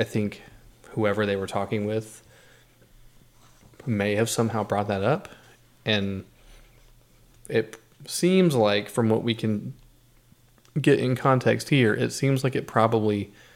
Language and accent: English; the South, United States; it's making me think about growing up in the South, like Southern Baptist.